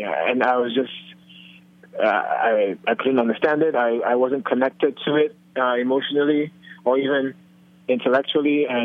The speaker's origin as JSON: {"language": "English", "country": "Nigeria", "said": "because my palate had been trained differently, being that I'm from Nigeria and that's the food that I had."}